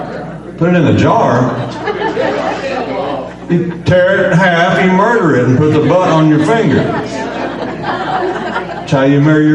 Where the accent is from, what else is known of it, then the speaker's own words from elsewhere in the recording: West Frankfort, Illinois, United States; also born or lived in Benton / Thompsonville; I am from West Frankfort, Benton, and Thompsonville. I went to school in Thompsonville.